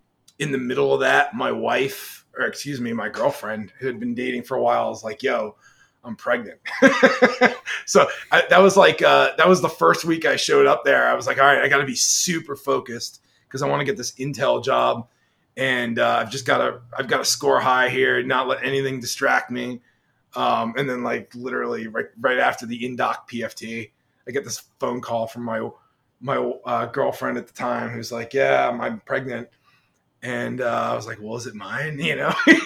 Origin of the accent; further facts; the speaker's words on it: Connecticut, United States; So I grew up in Connecticut. Pretty much nothing special about me, just your typical, you know, high school screw up.